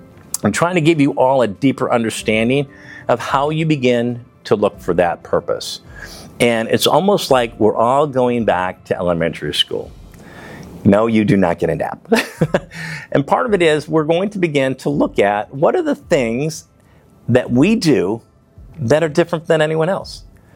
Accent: Chicago, Illinois, United States; He was from Chicago. I'm from Chicago.

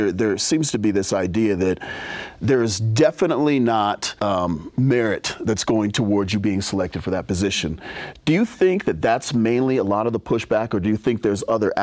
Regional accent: Salt Lake City, Utah, United States; So I grew up here in Utah. I grew up in Sugar House. And, you know, when we moved here in 1986, it was like I would be the only Black guy everywhere.

